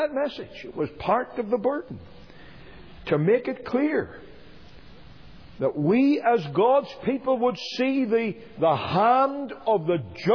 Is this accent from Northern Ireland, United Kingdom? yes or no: yes; Northern Ireland, United Kingdom; I was preaching in my home country, in Northern Ireland